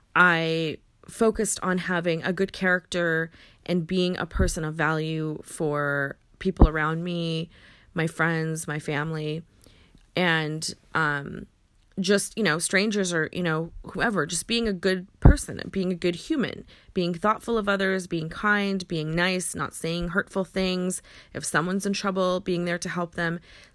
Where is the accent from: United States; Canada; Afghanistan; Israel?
Afghanistan; I'm from Afghanistan, and so people think I'm Middle Eastern